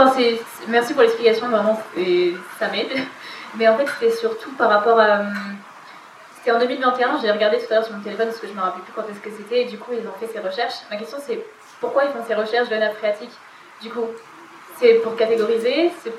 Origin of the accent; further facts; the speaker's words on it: Nouvelle-Aquitaine, France; Moi, je suis du Limousin.